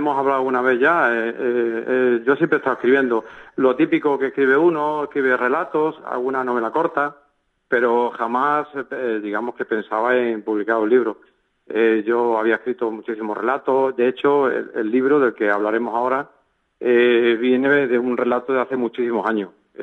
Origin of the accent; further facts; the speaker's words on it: Isla Cristina, Andalusia, Spain; now in Alcalá de Henares, Spain; yo estoy muy orgulloso de ser de Isla Cristina, de ser de Huelva y actualmente, como tú bien has dicho, vivo en Alcalá de Henares, trabajo en Madrid y eso llevo muchísimos años ya afuera